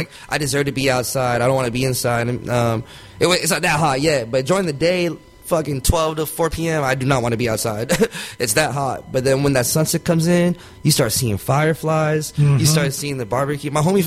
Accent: Philippines; also born or lived in United States; And even in like I'm Filipino but also American, like even those type of things.

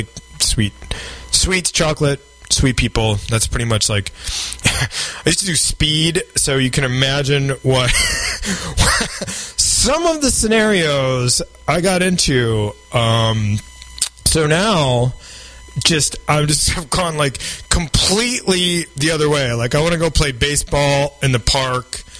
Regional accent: New York, United States; I'm like a redneck. I grew up in Central New York.

